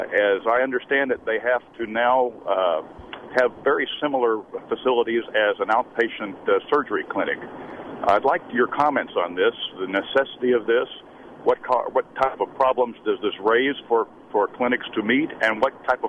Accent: Texas, United States; now in Duluth, United States; Hi, doctor. In my home state of Texas, the legislature has enacted a lot of restrictions on the physical facilities that abortion clinics may operate out of.

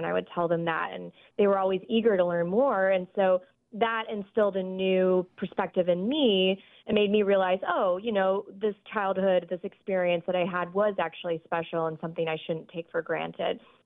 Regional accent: Friendswood, Texas, United States; So I grew up outside of Houston in a small town called Friendswood, Texas, right next door to Clear Lake, which is where NASA's Johnson Space Center is located.

